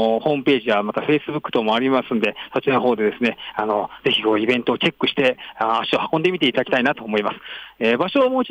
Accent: Yamanashi, Japan; まあ、一応地元私山梨なんですけど、

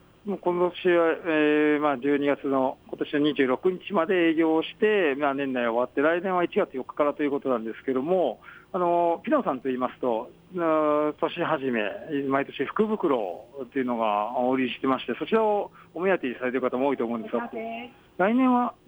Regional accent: Yamanashi, Japan; 私の地元が山梨なのでですね、

